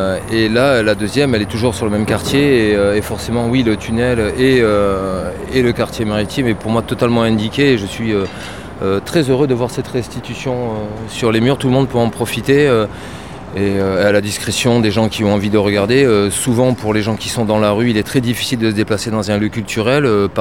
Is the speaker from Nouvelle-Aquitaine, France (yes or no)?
yes; Bordeaux, Nouvelle-Aquitaine, France; je suis bordelais. Je suis né ici et je vis à Bordeaux depuis de quelques dizaines d'années.